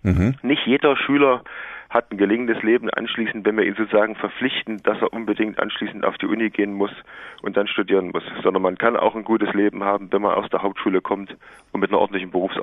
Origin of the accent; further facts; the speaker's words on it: Thuringia, Germany; Das ist Sachsen, das ist Thüringen, wo ich herkomme, Bayern und Baden-Württemberg.